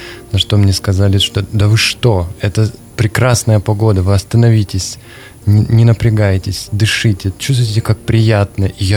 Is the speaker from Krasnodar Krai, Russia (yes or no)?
yes; Krasnodar, Krasnodar Krai, Russia; я тут третий день в области, и первый день я человек южный, из Краснодара